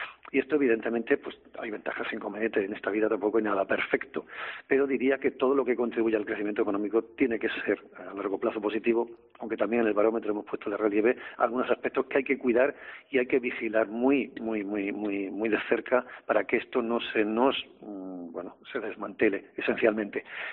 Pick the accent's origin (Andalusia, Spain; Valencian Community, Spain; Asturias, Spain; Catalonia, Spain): Andalusia, Spain; Málaga; Y como malagueño, pues lo que ocurrirá es que tenemos mejor situación económica